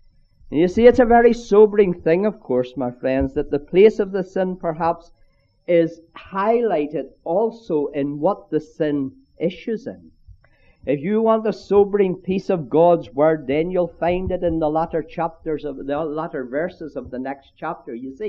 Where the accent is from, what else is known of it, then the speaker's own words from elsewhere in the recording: Ireland; but as an Irishman, I could say to the Scots